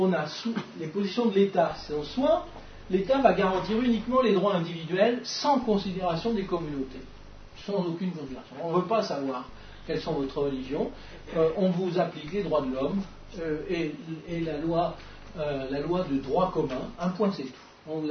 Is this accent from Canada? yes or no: no; France; j'accepterai pas qu'on me demande depuis combien de générations je suis français.